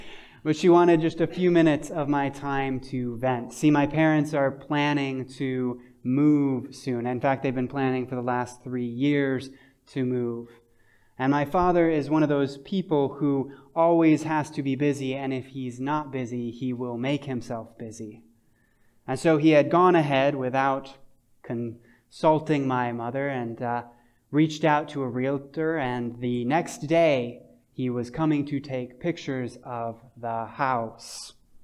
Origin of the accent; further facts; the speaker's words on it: Michigan, United States; I come from Michigan, so we don't have mountains.